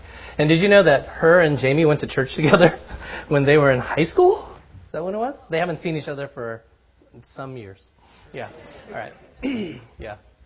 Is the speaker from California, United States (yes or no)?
yes; Oakland, California, United States; I grew up in Oakland at this giant Swedish church.